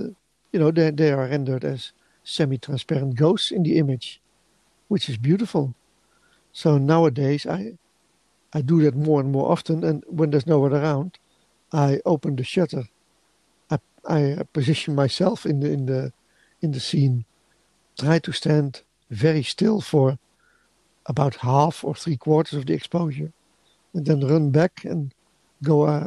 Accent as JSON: {"language": "English", "country": "Netherlands", "tie": "born or raised there", "second_language": "English", "said": "Well, here in the Netherlands, in my hometown, when you go on to the city center on a Saturday, it's almost like COVID isn't existing anymore."}